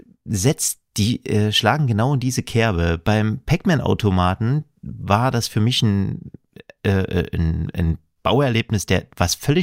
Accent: Saxony, Germany; Ich bin Sachse

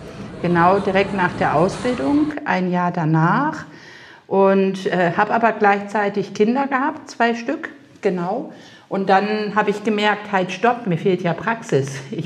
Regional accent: North Germany, Germany; now in Southern Germany; Ich komme aus Norddeutschland. Ich komme von der Nordseeküste. Genau. Und die Liebe hat mich halt in den Süden getrieben.

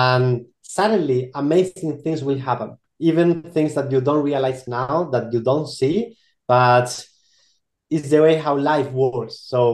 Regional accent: Chile; Because as I mentioned, I'm from Chile. In Chile and in general in Latin America, our countries are based in natural resources, right?

